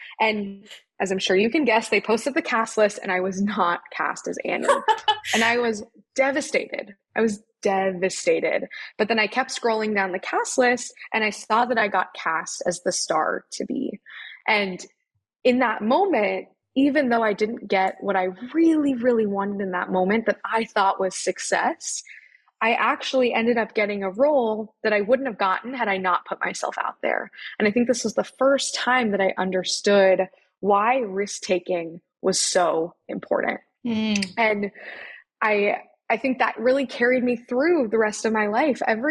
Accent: Kansas, United States; now in New York, United States; living here in New York has really been one of my wildest dreams as a little girl growing up in Kansas.

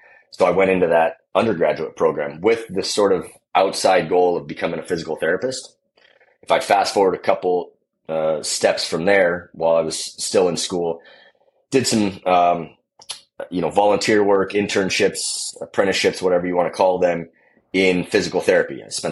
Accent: Seattle, Washington, United States; also born or lived in Vancouver, Canada; And, you know, I grew up in Seattle, Washington, which, you know, wasn't necessarily a hockey hotbed, but almost all of my minor hockey experience was in British Columbia.

